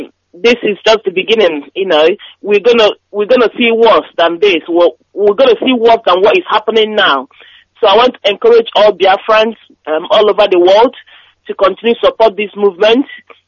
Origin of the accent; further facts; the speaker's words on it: Enugu State, Nigeria; now in Milton Keynes, United Kingdom; I'm calling from Milton Keynes, and I come from Ihuezo Bagu in Ogun local government of Enugu State, Biafra land.